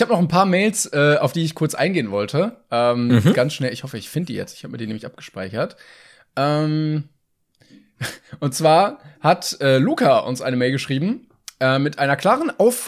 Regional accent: Northern Germany, Germany; Allerdings fühle ich mich als Norddeutscher vernachlässigt

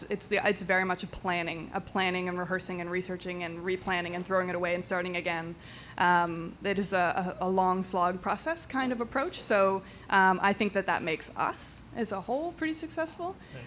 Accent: Canada; I will stop being so Canadian about it.

